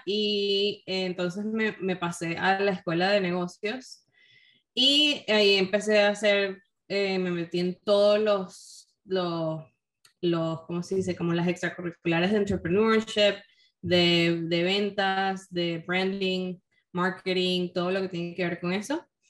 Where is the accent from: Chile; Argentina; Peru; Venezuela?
Venezuela; Caracas, Capital District; also born or lived in Ciudad Bolívar; me mudé a Caracas desde muy, muy chiquita y crecí todo allá y me gradué del bachillerato allá en Venezuela.